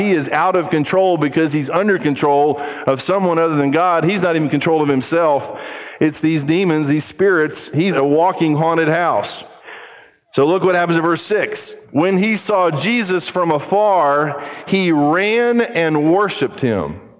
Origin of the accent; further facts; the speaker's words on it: Brazil; I grew up in Brazil